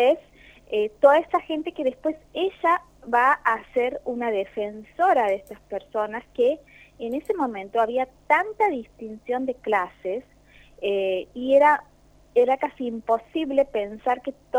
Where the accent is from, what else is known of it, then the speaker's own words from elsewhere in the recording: Argentina; esa historia que forma parte también de la historia de los argentinos, y que es, obviamente son los albores de la patria nuestra